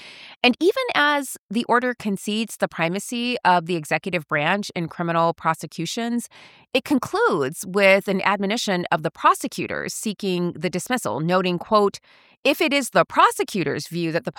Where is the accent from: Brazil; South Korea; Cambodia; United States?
United States; Florida; I'm not of Florida. I'm just from Florida.